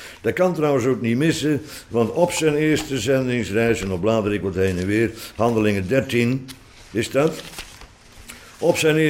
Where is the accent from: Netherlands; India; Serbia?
Netherlands; Bovendien, ik ben een Hollander